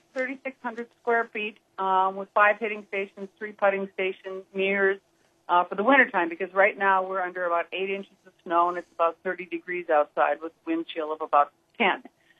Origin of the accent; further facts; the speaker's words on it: Minneapolis, Minnesota, United States; Well, I started playing, I came from Minneapolis, Minnesota, and my father built a little golf course, a big old golf course around the house.